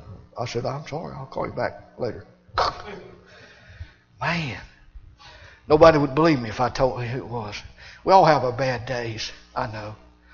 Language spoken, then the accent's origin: English; United States; I love Monroe. I'm glad I'm an American.